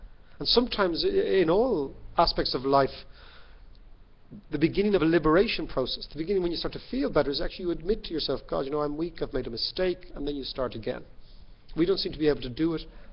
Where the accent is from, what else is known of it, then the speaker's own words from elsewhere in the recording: Ireland; And that is something that, as an Irish person, an Irish man, whatever you, citizen, it's something that is a disaster for us.